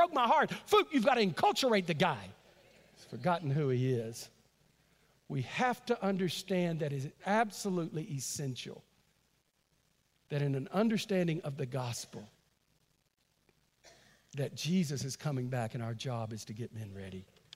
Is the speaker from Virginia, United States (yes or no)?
no; Texas, United States; I was raised in East Texas.